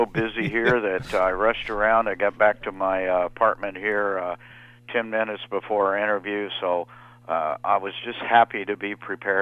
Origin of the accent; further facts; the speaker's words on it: New Mexico, United States; that includes a company in my home state of New Mexico